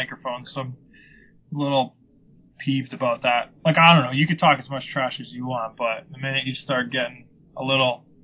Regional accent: Hamilton, Ontario, Canada; I'm from Hamilton, Ontario, Canada, and I've been watching wrestling since I was a kid.

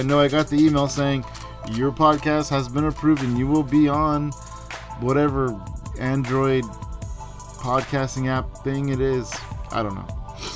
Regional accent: San Jose, California, United States; And lately, in my hometown, San Jose, California, it has been like 100 degrees during the day.

